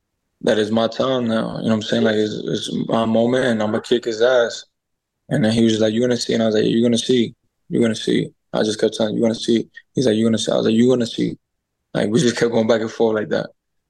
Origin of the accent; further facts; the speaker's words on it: New York, United States; I come to fight, and I got an island behind me. I'm from New York, you know, and, it's game time, man.